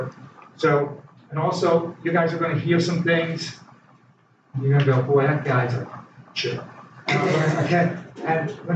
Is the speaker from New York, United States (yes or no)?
yes; Queens, New York, United States; born there; I was born in Queens, New York, and my brother and I was the oldest, and I came 2.5 years later.